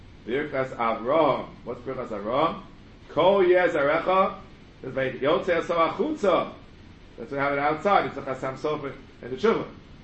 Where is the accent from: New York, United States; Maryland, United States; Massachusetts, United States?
New York, United States; Riverdale; I wouldn't go into my hometown in Riverdale.